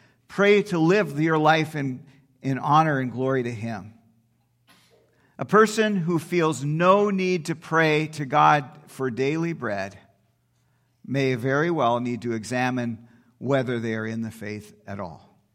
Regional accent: North Dakota, United States; but in North Dakota, my home state

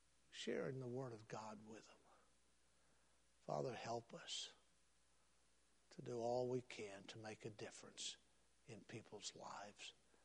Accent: Texas, United States; When I was a little boy growing up in West Texas, we went to lots of ball games, football on Friday night, and then we had a AAA ball club there in Odessa.

